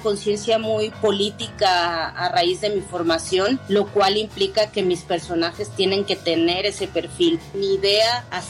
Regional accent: Miahuatlán, Oaxaca, Mexico; Hola a todos, a todas. Vengo de la Sierra Sur del estado de Oaxaca. Crecí en una pequeña comunidad en el mercado de Miahuatlán.

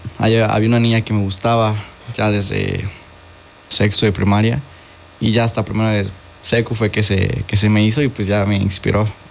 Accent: Jojutla, Morelos, Mexico; Pues soy originario de Jojutla, Morelos. Ahorita por la uni ando aquí en Cuerna.

